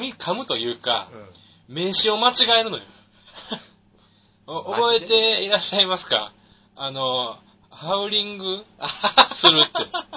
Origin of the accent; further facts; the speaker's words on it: Kansai, Japan; 僕はほら、関西で育って喋る。